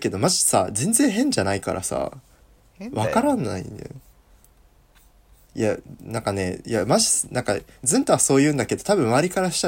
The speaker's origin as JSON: {"language": "Japanese", "country": "United States", "said": "できない。アメリカ出身なのに。アメリカ出身だからっていうそういうステレオタイプやめな。"}